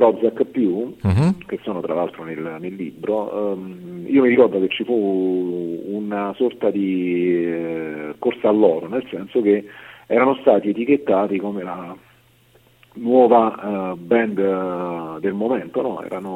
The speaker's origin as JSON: {"language": "Italian", "town": "Campobasso", "region": "Molise", "country": "Italy", "said": "io sono di Campobasso, quindi l'avevo fatto sulla squadra della mia città"}